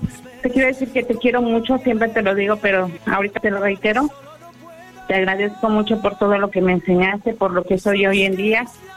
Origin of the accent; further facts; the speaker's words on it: Mexico City, Mexico; now in Mérida, Mexico; Porque yo soy de la Ciudad de México, desgraciadamente.